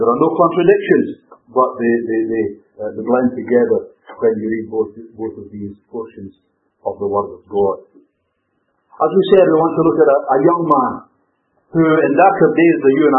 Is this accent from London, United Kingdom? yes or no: no; Scotland, United Kingdom; I was thinking about it as a Scotsman. Those foreigners from across the water or from across the border will excuse me.